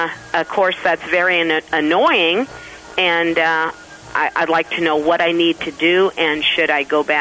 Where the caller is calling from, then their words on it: Rock Island, Illinois, United States; I'm calling from Rock Island, Illinois.